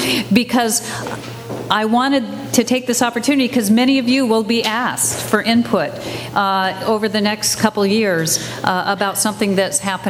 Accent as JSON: {"language": "English", "region": "Utah", "country": "United States", "said": "I'm from Utah, what can I say?"}